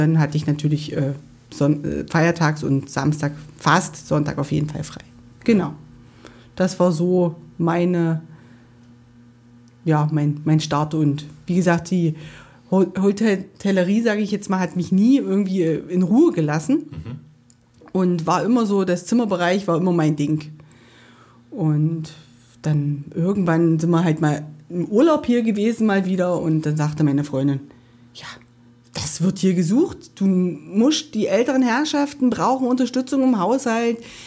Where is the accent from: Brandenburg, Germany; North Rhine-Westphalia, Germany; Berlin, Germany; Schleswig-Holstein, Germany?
Brandenburg, Germany; Thalberg; moved away as an adult; also born or lived in Elsterwerda; now in Allgäu, Germany; Genau, also geboren bin ich in Elsterwerda, aber sesshaft von Thalberg, ganz normal, aus dem Elbe-Elster-Kreis und bin halt, ja, nach einem Jahr, oder wo ich 23 geworden bin, sind wir ins Allgäu gegangen, aber vorher, wie gesagt, immer hier sesshaft gewesen